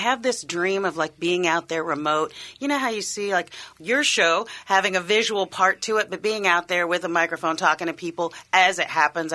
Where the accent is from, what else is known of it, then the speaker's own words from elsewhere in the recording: North Carolina, United States; I'm from Eastern Band of Cherokee Indians, which is the original band of the Cherokees. So there's a Cherokee tribe that's in Oklahoma. I'm not that tribe.